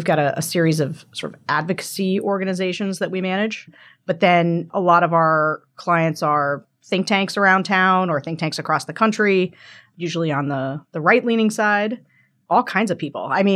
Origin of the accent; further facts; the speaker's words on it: Pennsylvania, United States; So Rick Santorum is a senator from Pennsylvania, my home state